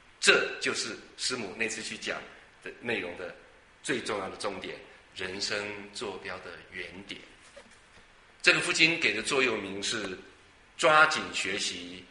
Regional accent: Taiwan; 这是我在台湾海峡的东岸长大的

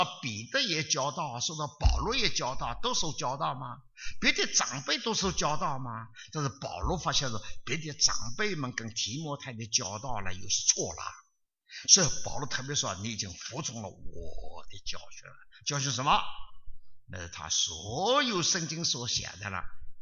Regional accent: China; 我也是中国人，我信主七十多年了，我侍奉主了六十多年了

